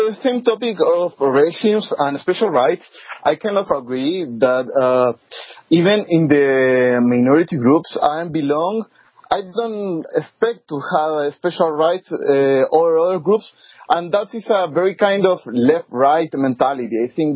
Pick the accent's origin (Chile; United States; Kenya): Chile; My skin is almost the same tone. I'm from Chile.